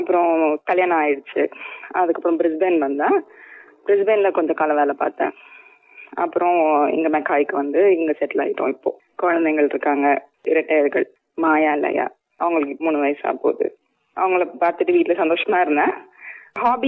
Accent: Madurai, Tamil Nadu, India; என்னோட பூர்வீகம் மதுரை. நான் ஸ்கூல் படிச்சதெல்லாம் மதுரை. அப்பா வந்து மதுரை பக்கத்துல ஒரு கிராமம், அங்கதான் நான் சின்ன வயசுல இருந்ததுலாம்.

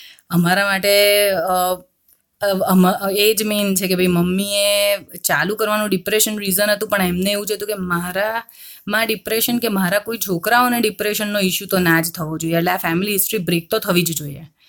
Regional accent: Ahmedabad, Gujarat, India; now in Australia; હવે હું અમદાવાદની છું, અમદાવાદ જેવા શહેરમાંથી તમે ઓસ્ટ્રેલિયા મૂવ થાવ

